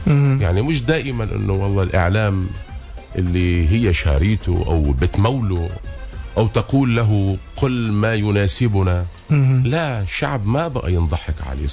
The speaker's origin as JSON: {"language": "Arabic", "town": "Aleppo", "region": "Aleppo Governorate", "country": "Syria", "said": "أنا بالأخير سوري بتمسني كل قرية كل ضيعة كل شارع كل مدينة كل ناحية السوري ما لازم نكون عنا خصوصية فقط أنه أنا من حلب حلب مدينة عريقة مدينة أقدم مدينة في العالم عمرها 12 ألف سنة"}